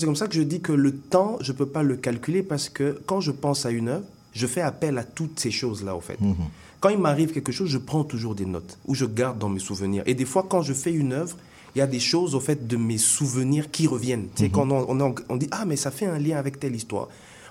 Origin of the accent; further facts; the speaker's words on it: DR Congo; moved away; oui, je vis ici aujourd'hui, mais j'ai grandi au Congo, donc j'ai vécu 2 pillages. J'ai vécu 2 fois la guerre.